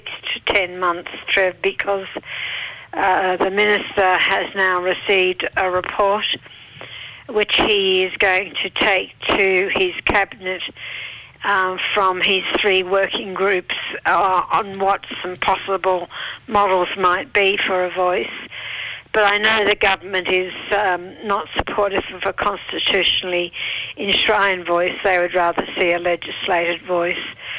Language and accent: English; New South Wales, Australia; I'm from Wiradjuri Territory in southwest New South Wales.